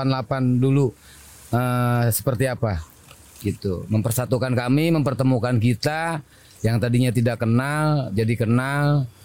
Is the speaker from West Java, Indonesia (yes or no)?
yes; Bekasi, West Java, Indonesia; saya dari Bekasi